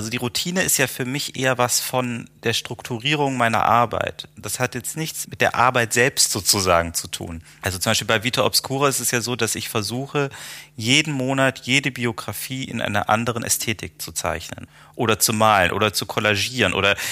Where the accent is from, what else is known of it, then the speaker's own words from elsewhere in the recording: Erfurt, Thuringia, Germany; born there; Oder in meiner Geburtsstadt Erfurt gibt es in der ehemaligen Stasi-Gedenkstätte einen Glaskubus